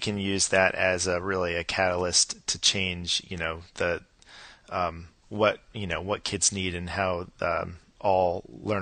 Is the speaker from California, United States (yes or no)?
yes; Los Angeles, California, United States; I grew up in Los Angeles, so that's my team.